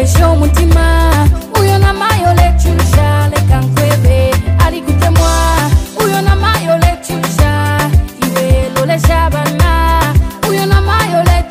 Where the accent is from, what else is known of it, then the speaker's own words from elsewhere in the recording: Lusaka, Lusaka Province, Zambia; and I come from Lusaka.